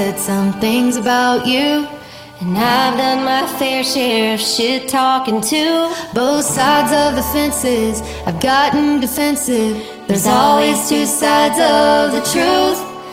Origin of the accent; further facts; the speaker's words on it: Texas, United States; Cause we both love cowboys, and we're both from Texas.